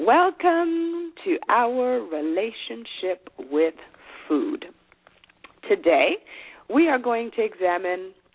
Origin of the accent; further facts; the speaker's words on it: Zimbabwe; first language Shona; English is a second language; I called my grandmother Mbuya. That's my native language, which is Shona. That's what grandmother is in Shona.